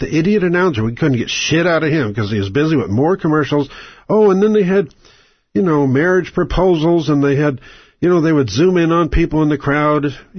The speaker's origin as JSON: {"language": "English", "region": "Oklahoma", "country": "United States", "said": "We're from Oklahoma. Oklahoma's oil."}